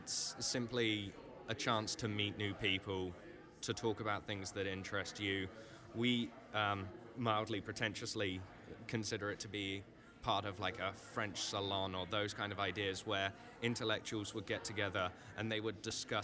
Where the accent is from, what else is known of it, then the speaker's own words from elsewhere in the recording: South West England, United Kingdom; moved away as an adult; now in Sioux Falls, United States; I'm originally from Somerset in England